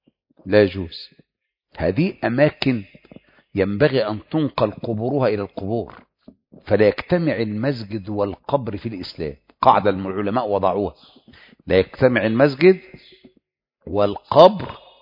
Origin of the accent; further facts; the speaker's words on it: Egypt; عندنا في مصر كل حاجة، مصر أم الدنيا